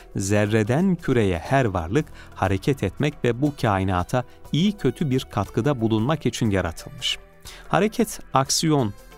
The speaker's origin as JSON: {"language": "Turkish", "region": "İzmir", "country": "Turkey", "said": "İzmirli bir ailenin çocuğu olarak dünyaya geldim. İzmir'in ortamı malum, bizler de başarılı çocuklarız."}